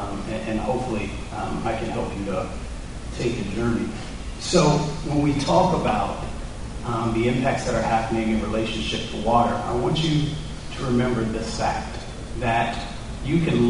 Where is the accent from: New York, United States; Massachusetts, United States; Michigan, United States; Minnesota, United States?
Michigan, United States; also born or lived in Appalachia; So I grew up in two places. I grew up in Appalachia and I grew up in Michigan.